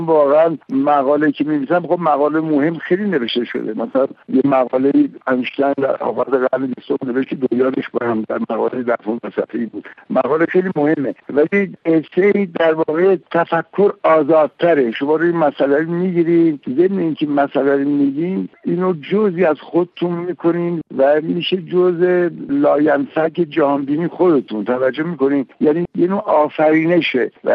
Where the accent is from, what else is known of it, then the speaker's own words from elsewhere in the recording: Iran; first language fa; also born or lived in France; من بالاخره زبان مادریم فارسیه. اگر از 1979 رفتم فرانسه و اونجا موندگار شدم، 12 سال به زبان فرانسه نوشتم